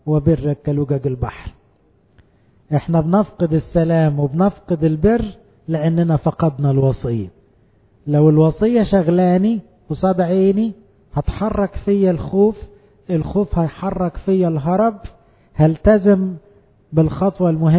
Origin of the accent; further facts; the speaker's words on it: Egypt; الجري نص المجدعة يسموه عندنا في مصر كده